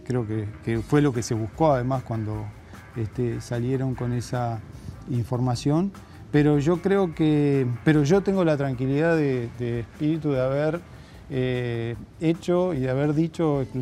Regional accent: Paysandú, Uruguay; Yo nací allá en Paysandú, en el barrio obrero. Empecé a trabajar cuando tenía 9 años haciendo cinchas de caballo.

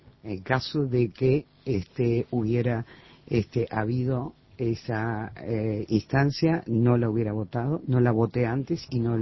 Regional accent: Uruguay; en el Uruguay que me ofendían como ciudadana uruguaya

